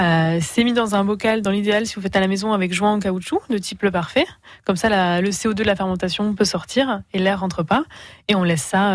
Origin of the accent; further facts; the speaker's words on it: Hauts-de-France, France; je viens du Nord-Pas-de-Calais, on a beaucoup de betteraves fourragères par là-bas.